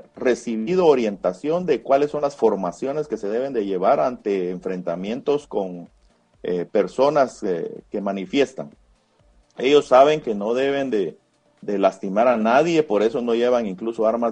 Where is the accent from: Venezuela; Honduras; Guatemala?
Guatemala; nosotros como guatemaltecos